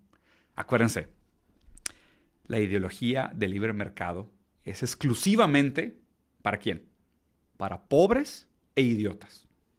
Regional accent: Brazil; first language Portuguese; Spanish is a second language; Y esto lo digo como portugués, ¿okay? Como brasileño, como una persona lusoparlante.

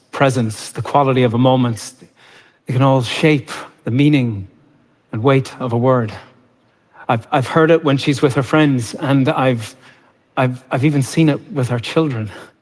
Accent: Ireland; but I am from Ireland. A place where even now, a poet, a maker of a poem, is seen as someone who has come by an uncommon kind of knowledge.

